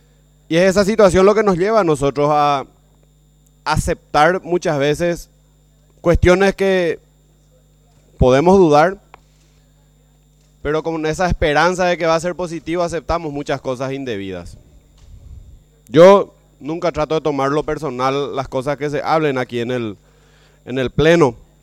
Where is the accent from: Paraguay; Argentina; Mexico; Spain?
Paraguay; Soñar como paraguayos en un país como el nuestro